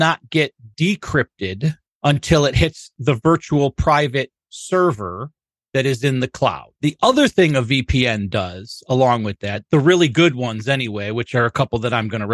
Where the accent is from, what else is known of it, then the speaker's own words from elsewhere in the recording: Rochester, New York, United States; again, Rochester, New York.